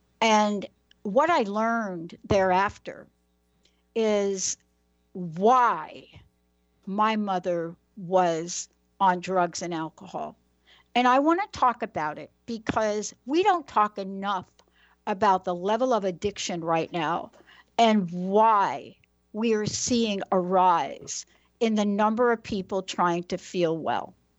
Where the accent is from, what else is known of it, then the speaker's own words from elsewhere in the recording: New York, United States; But don't forget, I'm a girl from New York.